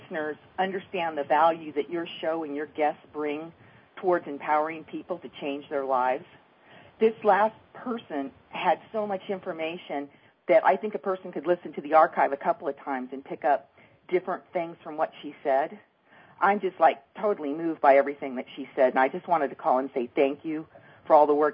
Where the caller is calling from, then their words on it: California, United States; Oh, hi, Donna. … I'm calling from California.